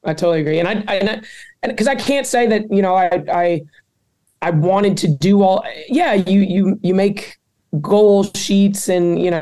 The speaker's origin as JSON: {"language": "English", "town": "Detroit", "region": "Michigan", "country": "United States", "said": "I'm from Detroit, so it's just who I am, blue collar, gritty"}